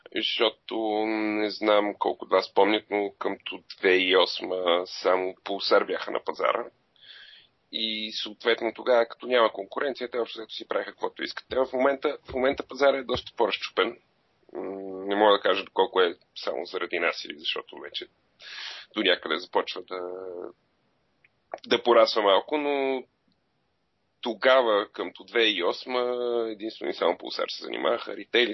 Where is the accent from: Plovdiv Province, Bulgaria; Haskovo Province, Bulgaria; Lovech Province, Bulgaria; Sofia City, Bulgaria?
Sofia City, Bulgaria; Sofia; съм израснал в квартал Изгрев в София.